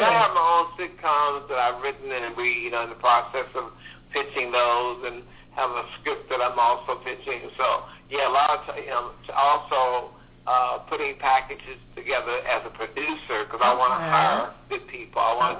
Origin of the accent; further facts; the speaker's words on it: Gary, Indiana, United States; A little boy from Gary, Indiana, growing up in Doorville Projects, you know, with a single mother, no father, never met the daddy ever.